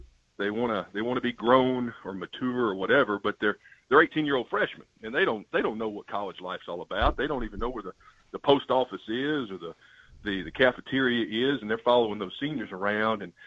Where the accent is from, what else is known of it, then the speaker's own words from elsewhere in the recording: Knoxville, Tennessee, United States; I'm from Knoxville, grew up, went to Halls High School